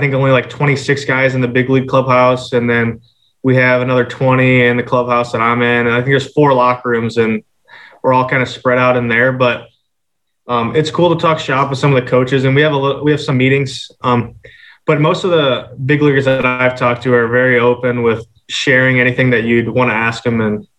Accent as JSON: {"language": "English", "town": "St. Louis", "region": "Missouri", "country": "United States", "tie": "born or raised there", "said": "Born and raised in St. Louis."}